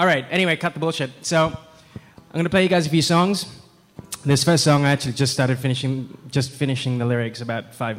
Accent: Melbourne, Victoria, Australia; I'm from Melbourne in Australia, which is a little far away from where we are right now.

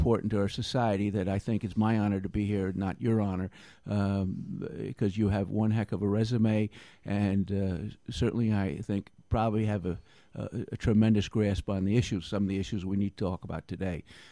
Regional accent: New York, United States; Well, I'm 61 years old, born and raised in Columbia County, lived here most of my life.

